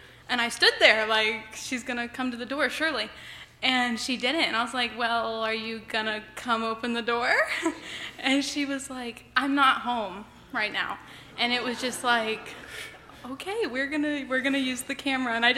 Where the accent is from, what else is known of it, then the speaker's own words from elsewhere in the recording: Laurel, Delaware, United States; I'm a freshman, and I'm from Laurel, Delaware.